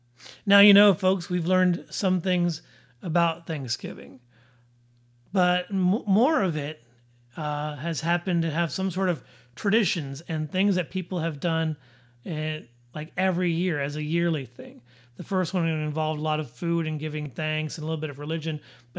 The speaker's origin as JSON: {"language": "English", "town": "Detroit", "region": "Michigan", "country": "United States", "said": "I in particular watched the Detroit parade because I was from Detroit."}